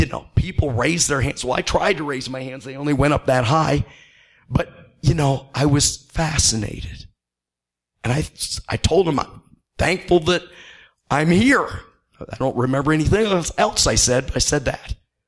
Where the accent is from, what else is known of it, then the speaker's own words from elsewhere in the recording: Illinois, United States; Now, keep in mind, I'm from Northern Illinois, not Southern Illinois. Never been in Southern Illinois.